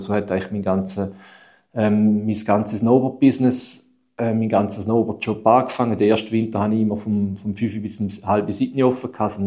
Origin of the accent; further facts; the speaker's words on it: Switzerland; Bei uns in der Schweiz